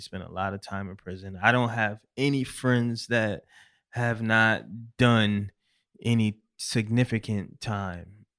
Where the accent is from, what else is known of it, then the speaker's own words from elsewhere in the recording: Syracuse, New York, United States; Shit, I'm originally from Syracuse, New York.